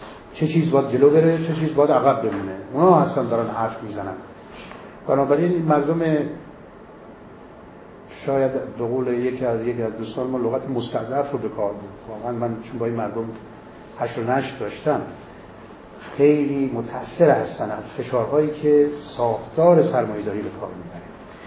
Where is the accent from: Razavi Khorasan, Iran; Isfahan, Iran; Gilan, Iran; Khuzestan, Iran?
Razavi Khorasan, Iran; Mashhad; من از شهر مشهد هستم، متولد شهر مشهد هستم و من ایرانی هستم.